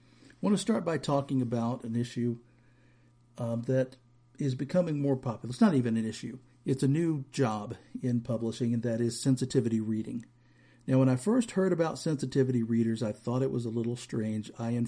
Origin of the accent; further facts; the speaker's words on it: Bible Belt, United States; Growing up in the Bible Belt, I knew a lot of people